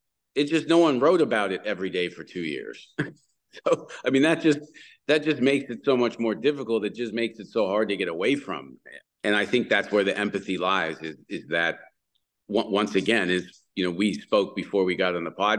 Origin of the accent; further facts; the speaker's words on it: Canada; We learn more about U.S. history than we do about Canadian history growing up in Canada